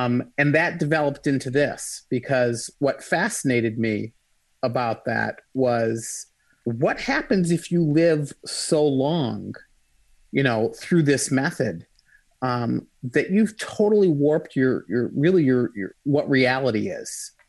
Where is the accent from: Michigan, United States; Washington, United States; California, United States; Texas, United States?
Michigan, United States; I'm from Michigan. The Ojibwe Indians there used to be the Chippewa